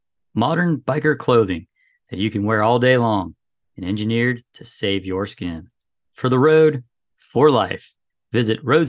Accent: United States; I'm not a Guinness fan, but then I'm an American, so I have no idea what real beer or real food is like.

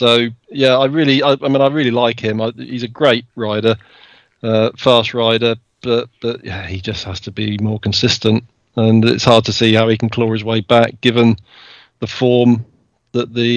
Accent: United Kingdom; I wasn't going to say him because I'm British.

